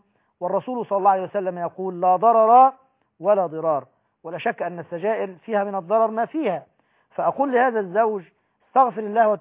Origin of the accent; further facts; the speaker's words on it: Aghour El Kubra, Qalyubia, Egypt; نحن في بلدتنا أجهور الكبرى التابعة لمركز صوخ قمنا بمثل هذا العمل